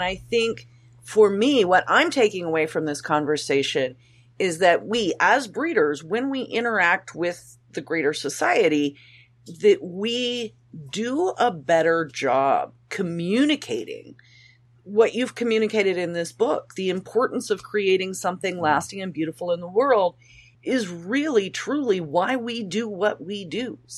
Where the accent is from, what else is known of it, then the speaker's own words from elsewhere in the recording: Grants Pass, Oregon, United States; Here in Grants Pass, Oregon, my hometown, with my local dog show.